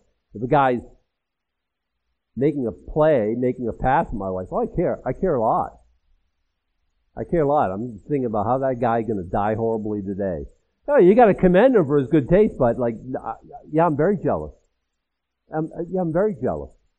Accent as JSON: {"language": "English", "country": "United States", "tie": "born or raised there", "said": "And I think that growing up in America, that was the thing."}